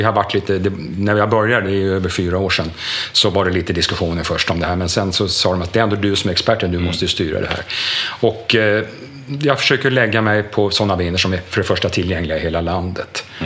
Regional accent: Fårö, Gotland, Sweden; also born or lived in Gothenburg; Jag är född i Göteborg, för min mamma bodde där när hon träffade pappa. Men jag sen 10 dagars ålder så har jag vuxit upp på Fårö. På en gård som heter Langhammar som ligger längst ut på nordvästra spetsen.

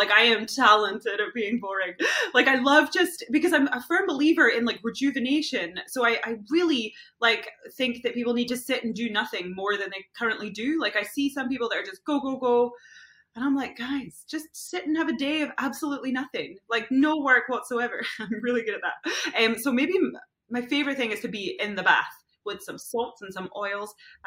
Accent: Scotland, United Kingdom; I'm Scottish.

